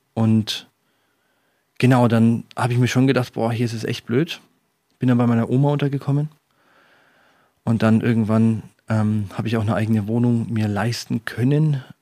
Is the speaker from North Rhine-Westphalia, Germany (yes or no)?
no; Bamberg, Bavaria, Germany; Und ich war in der Nähe von meiner Heimatgemeinde in Bamberg.